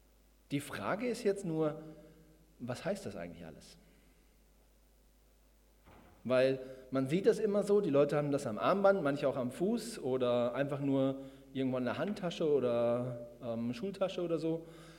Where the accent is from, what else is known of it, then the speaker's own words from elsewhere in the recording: Waiblingen, Baden-Württemberg, Germany; bin aus Waiblingen, wohne auch dort, jetzt schon seit 2 Jahren in Waiblingen